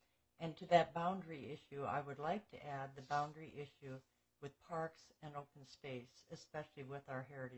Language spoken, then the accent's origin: English; North Kitsap, Washington, United States; I'm from North Kitsap.